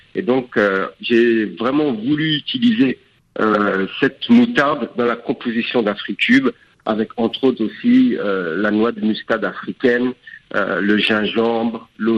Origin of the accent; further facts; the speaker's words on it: Togo; chez nous au Togo, on l'appelle Afiki